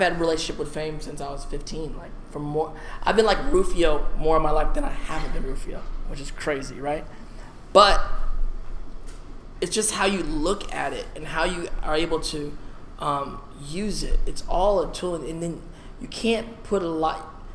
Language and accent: English; Paramount, California, United States; which is like not far from where I grew up in Paramount.